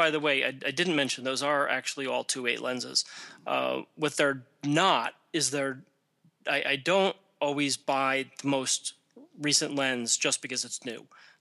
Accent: Connecticut, United States; I grew up in Connecticut, so that was the one that was easiest for me to get to.

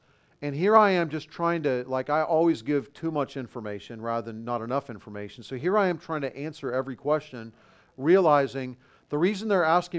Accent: Tucson, Arizona, United States; now in California, United States; And I grew up in Tucson, so I know that culture pretty well.

